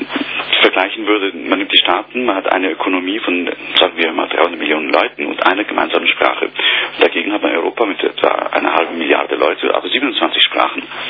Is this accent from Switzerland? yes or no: yes; Switzerland; Also ich in meinem Fall bin Schweizer.